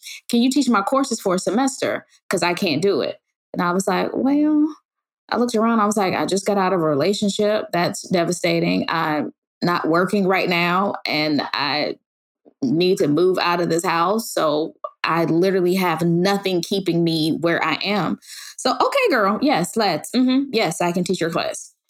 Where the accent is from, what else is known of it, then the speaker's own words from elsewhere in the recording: United States; Because I'm American, I drink Coca-Cola, which I kind of don't, but okay.